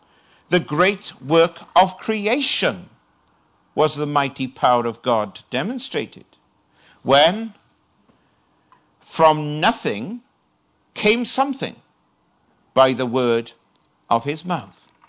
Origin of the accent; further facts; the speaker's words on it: United Kingdom; So I said, well, I come from Britain.